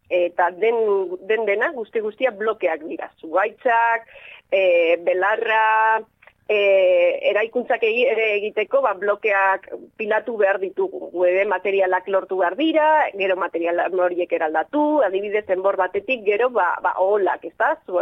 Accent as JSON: {"language": "Basque", "town": "Vitoria-Gasteiz", "region": "Basque Country", "country": "Spain", "said": "Ni Gasteiztarra naiz"}